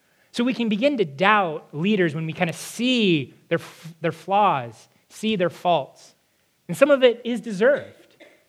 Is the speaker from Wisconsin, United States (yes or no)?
no; Nebraska, United States; So I grew up in Nebraska. I am from Nebraska. I grew up watching the Cornhuskers in the 80s and 90s.